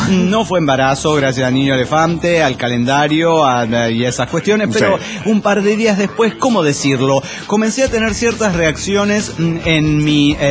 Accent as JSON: {"language": "Spanish", "town": "Guadalajara", "region": "Jalisco", "country": "Mexico", "said": "de Guadalajara, Jalisco, México."}